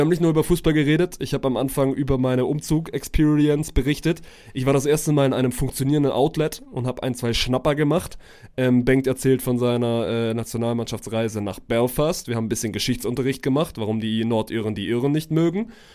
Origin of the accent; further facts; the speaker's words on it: Baden-Württemberg, Germany; mich als Schwabe hat das natürlich sowas von abgeholt.